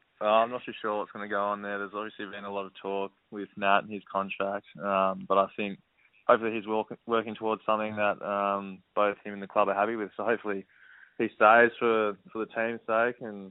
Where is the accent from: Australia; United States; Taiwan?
Australia; Bunbury, Western Australia; because I'm from WA and I grew up in Bunbury and I've lived in Perth for a while, and I've got all my friends and family here